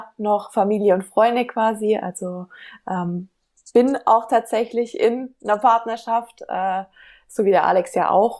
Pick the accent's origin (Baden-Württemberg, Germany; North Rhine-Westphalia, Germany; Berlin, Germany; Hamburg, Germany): Baden-Württemberg, Germany; Ludwigsburg; Ich komme aus Ludwigsburg